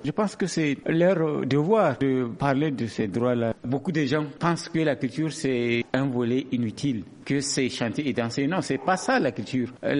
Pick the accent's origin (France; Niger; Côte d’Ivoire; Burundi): Niger; Sinon, un beau jour, on va se réveiller en tant qu'Américain ou Français ou tout ce que vous voulez, mais sauf Nigérien, parce qu'on aurait perdu notre culture.